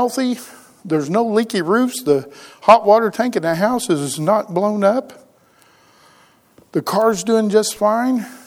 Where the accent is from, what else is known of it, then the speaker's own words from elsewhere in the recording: Oklahoma, United States; Now, I'm a guy from Oklahoma, and I know the ground's not supposed to move like that at all.